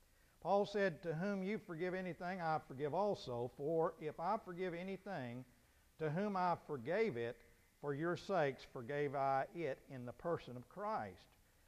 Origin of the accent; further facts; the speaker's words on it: Arkansas, United States; born there; I was born in Arkansas.